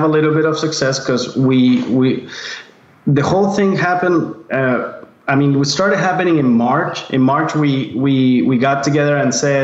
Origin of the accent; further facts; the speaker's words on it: Chile; moved away; We were born and raised in South America in Chile, and we've been living here for about eight years.